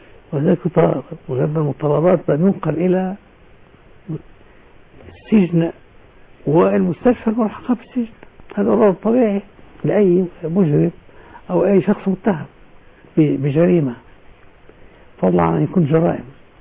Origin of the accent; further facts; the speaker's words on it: Egypt; كم قصر رئاسي عندنا في مصر؟